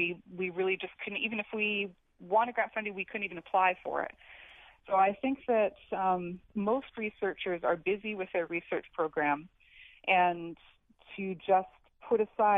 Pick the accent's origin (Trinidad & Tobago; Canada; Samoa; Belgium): Canada; now in United States; I'm Canadian, I immigrated here 18 years ago